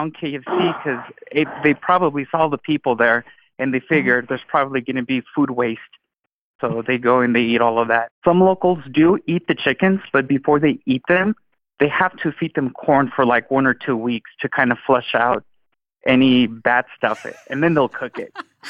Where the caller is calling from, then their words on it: Reno, Nevada, United States; I'm calling in from Reno, Nevada.